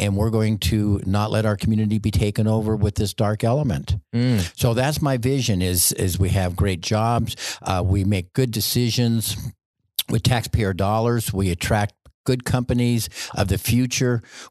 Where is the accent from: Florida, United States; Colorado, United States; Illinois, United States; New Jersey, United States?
Colorado, United States; Pueblo; I was born and raised here in Pueblo. So Pueblo is part of who I am.